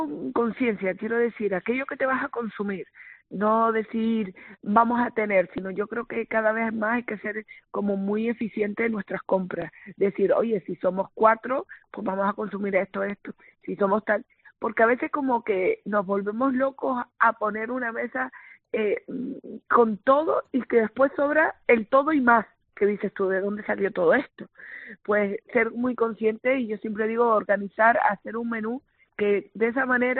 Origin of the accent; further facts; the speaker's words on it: Canary Islands, Spain; seas o no de Tejeda, somos canarios